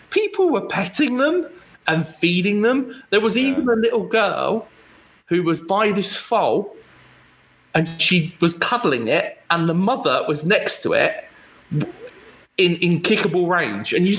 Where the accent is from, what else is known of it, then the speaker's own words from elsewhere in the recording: South East England, United Kingdom; So I'm from the New Forest, as Alan is. So we've grown up with animals roaming around.